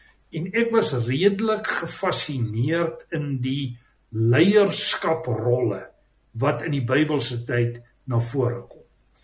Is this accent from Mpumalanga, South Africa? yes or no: no; Sasolburg, Free State, South Africa; born there; ja, ek is gebore op Sasselburg, dit was 18 April 1962, ook al 'n tydjie terug, en ek is deel van 'n familie van 3 seuns. My pa het by Sasol gewerk en my ma was 'n huisvrou